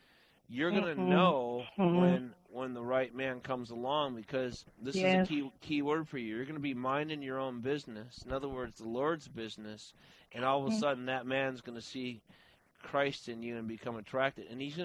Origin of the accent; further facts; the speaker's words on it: Palatine, Illinois, United States; Did you know I'm from Palatine, Illinois, Valerie?